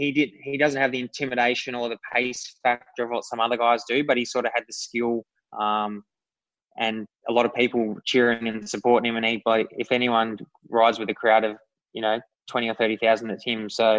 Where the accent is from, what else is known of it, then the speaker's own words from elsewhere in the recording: Australia; I'm Australian